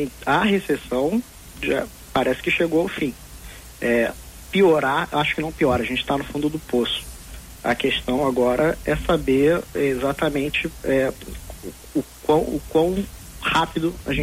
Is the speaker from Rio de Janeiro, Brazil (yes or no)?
yes; Rio de Janeiro, Brazil; Eu sou do Rio e vejo um aumento dos preços constantes por ali